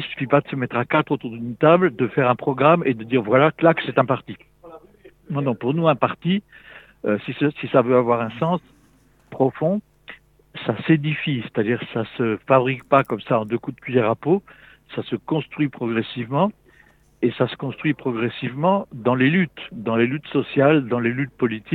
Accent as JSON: {"language": "French", "country": "France", "said": "Un parti en France, enfin, on est français, nous, donc on parle en fonction des termes, disons, de la langue française et puis des références culturelles françaises."}